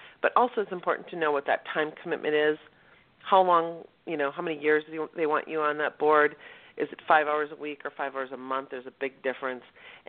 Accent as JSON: {"language": "English", "region": "Midwest", "country": "United States", "lives_now": "New York, United States", "said": "I'm originally from the Midwest, and I will tell you, serving on a nonprofit board in New York is a whole different beast"}